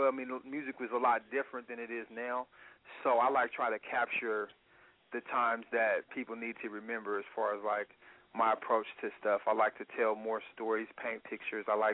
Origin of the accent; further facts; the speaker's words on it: Seattle, Washington, United States; I'm from Seattle, Washington.